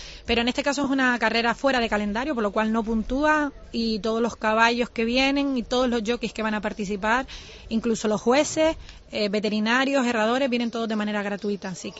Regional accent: Spain; Español, bueno, somos españoles

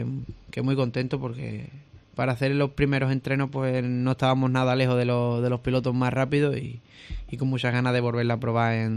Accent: Andalusia, Spain; Mi pueblo colapsado completo. Y la verdad que es increíble sentir ese apoyo de la afición, aparte de la gente de mi pueblo, de la gente de aquí, de Cádiz y de Andalucía

